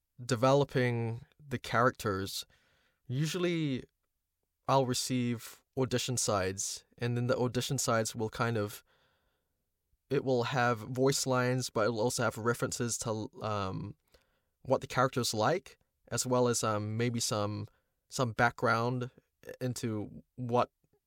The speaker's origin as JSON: {"language": "English", "country": "New Zealand", "said": "I'm a Filipino voice actor based in New Zealand. And let's see. By ethnicity, I'm Filipino, but in terms of nationality, I'm a Kiwi. That's why my accent's like got a bit of a lilt."}